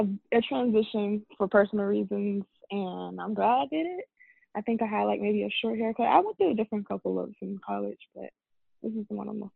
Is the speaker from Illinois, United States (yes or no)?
no; Columbia, South Carolina, United States; I'm from Columbia, South Carolina. So I came back to the South